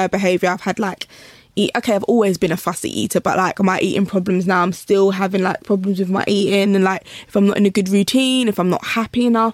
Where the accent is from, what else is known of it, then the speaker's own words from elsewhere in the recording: Clapham, London, United Kingdom; I grew up in Southwest London, Clapham. Growing up was great.